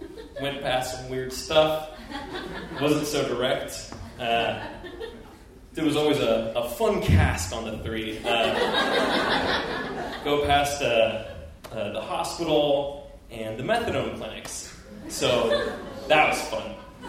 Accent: Seattle, Washington, United States; So I grew up in Seattle, and I don't want to say my parents were overprotective

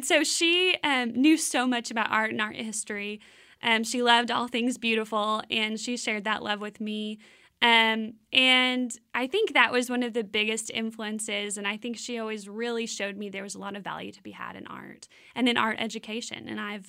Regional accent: El Paso, Texas, United States; now in Waco, United States; So I grew up in El Paso, Texas.

